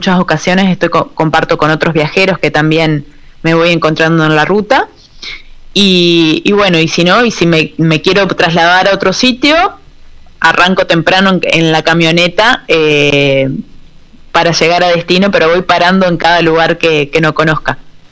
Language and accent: Spanish; Uruguay; Acá en Uruguay somos muy parecidos con Argentina, somos los más parecidos